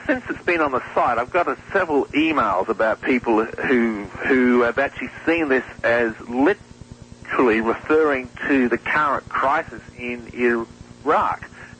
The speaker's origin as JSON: {"language": "English", "country": "Australia", "accent": "Australian", "said": "There's my Aussie accent."}